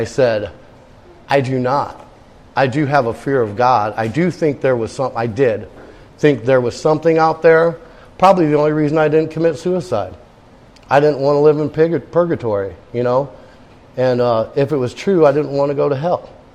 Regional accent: Fremont, Indiana, United States; because I'm from Fremont, Indiana, all the way at the top of the state.

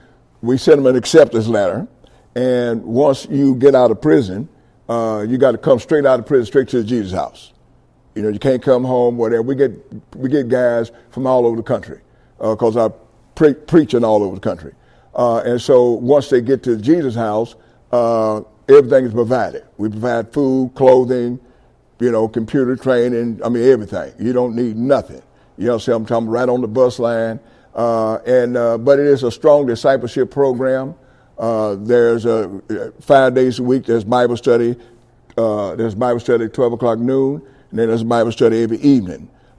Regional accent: Indianapolis, Indiana, United States; I'm from Indianapolis, Indiana. Anybody know anything about Indianapolis, Indiana?

